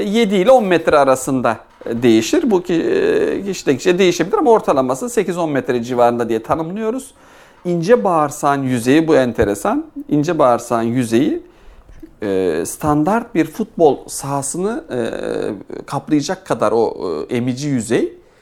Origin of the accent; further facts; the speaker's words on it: Tarsus, Mersin, Turkey; ben 1972 Tarsus doğumluyum. İlkokul, ortaokul ve liseyi Tarsus'ta okuduktan sonra İstanbul Üniversitesi Cerrahpaşa Tıp Fakültesi'nden 1988'de girdim. 1994 yılında mezun oldum.